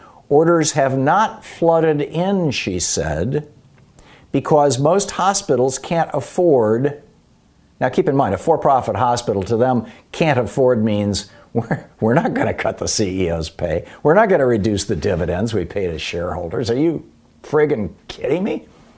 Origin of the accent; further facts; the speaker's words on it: Lansing, Michigan, United States; I told you, when I grew up in Lansing, Michigan, one of the three hospitals in town, St. Lawrence was run by the Catholics